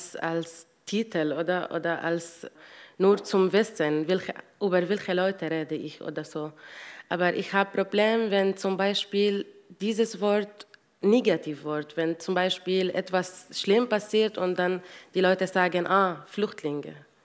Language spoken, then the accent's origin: German; Damascus, Damascus Governorate, Syria; German is a second language; now in Hittisau, Austria; Ich bin aus Damaskus gekommen, nach ein kleines Dorf, Hittisau.